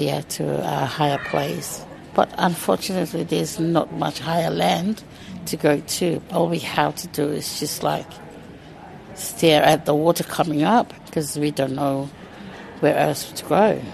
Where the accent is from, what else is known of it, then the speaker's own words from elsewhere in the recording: Tuvalu; Growing up in Tuvalu, like, we live in extended families.